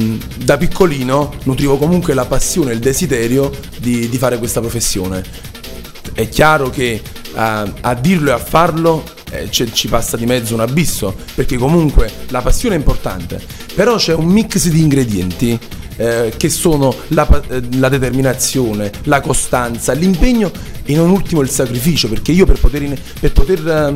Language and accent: Italian; Ravello, Campania, Italy; arrivo da un paesino della costiera amalfitana, sono originario di Ravello, la perla della costiera amalfitana.